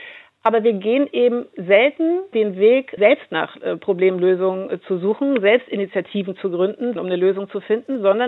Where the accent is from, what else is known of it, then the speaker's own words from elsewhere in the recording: eastern Germany, Germany; ich komme von hier, ich komme aus dem Osten